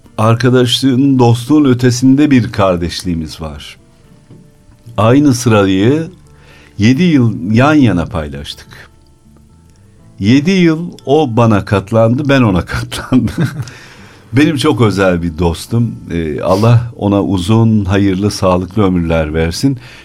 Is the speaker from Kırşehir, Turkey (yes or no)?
no; Sivas, Turkey; 1962 Sivas doğumluyum. İlk orta lise eğitimimi orada yaptım.